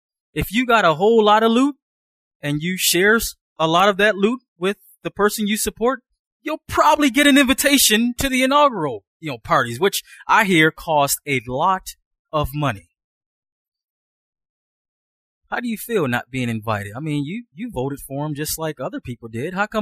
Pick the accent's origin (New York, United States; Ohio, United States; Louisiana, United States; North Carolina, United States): New York, United States; Buffalo; I grew up in Buffalo, New York, in a neighborhood that didn't have a lot to boast about. It's a pretty rough neighborhood